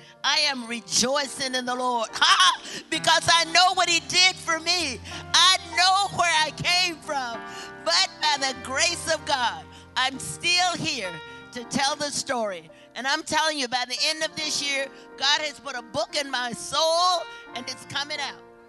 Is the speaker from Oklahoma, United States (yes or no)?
no; Birmingham, Alabama, United States; also born or lived in Utah; I was born and raised in Alabama, born in Utah, moved to Birmingham.